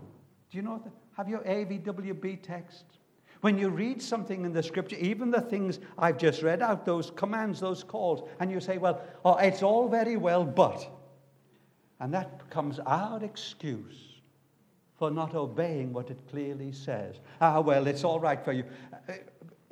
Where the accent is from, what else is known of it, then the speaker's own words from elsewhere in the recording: Barry, Wales, United Kingdom; also born or lived in England; I live in Barry now, but then I went into England and I was rescued from England and I came back to Barry.